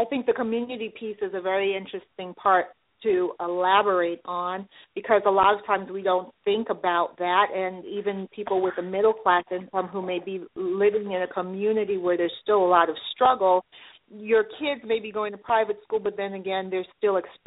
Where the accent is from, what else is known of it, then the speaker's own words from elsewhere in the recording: New York City, New York, United States; I'm a native New Yorker, so are you